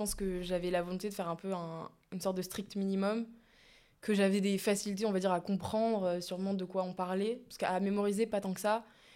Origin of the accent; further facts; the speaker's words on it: Metz, Grand Est, France; moi je venais de Metz